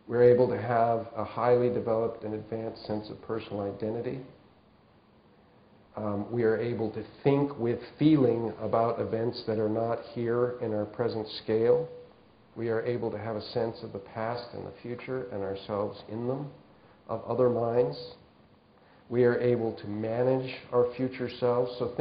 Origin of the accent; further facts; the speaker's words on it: California, United States; but I'm from Southern California, and I once woke up and there was a rattlesnake